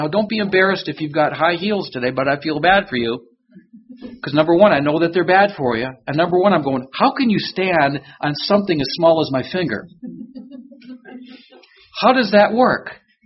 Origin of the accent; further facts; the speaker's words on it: Detroit, Michigan, United States; born there; where I was born in Detroit